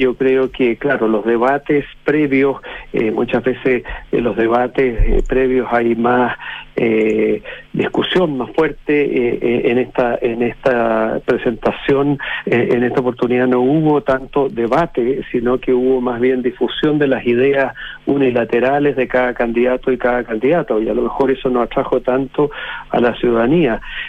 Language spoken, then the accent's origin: Spanish; Chile; tenemos como chilenos